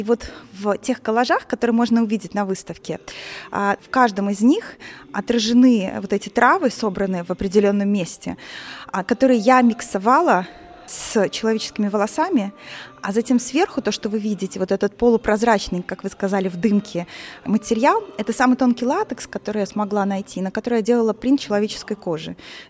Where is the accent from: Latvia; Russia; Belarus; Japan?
Belarus; так как я сама из Беларуси и выросла там